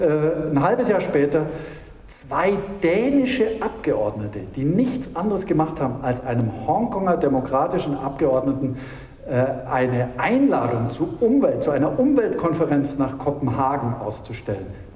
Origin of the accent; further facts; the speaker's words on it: Germany; Und wir als Deutsche vor allem, wir sind ja die, die mit unserer Autoindustrie und so den weichesten China-Kurs